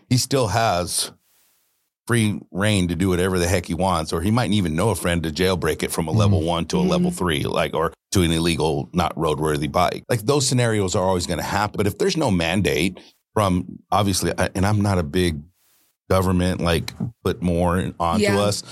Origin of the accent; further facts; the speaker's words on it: San Diego, California, United States; Like, I mean, I'm from South San Diego and there's not e-bikes.